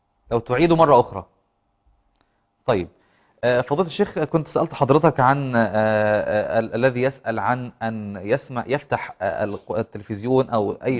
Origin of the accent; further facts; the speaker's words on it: Upper Egypt, Egypt; فضيلة الشيخ عندنا في الصعيد